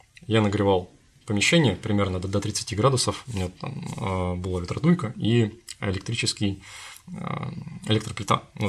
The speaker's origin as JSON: {"language": "Russian", "town": "Krasnoyarsk", "region": "Krasnoyarsk Krai", "country": "Russia", "tie": "born or raised there", "said": "вернулся в свой родной город, и дело в том, что сейчас мой родной город Красноярск"}